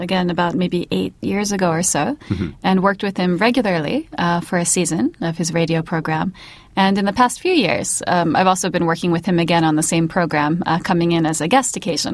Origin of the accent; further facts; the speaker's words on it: United States; And I thought, I am American.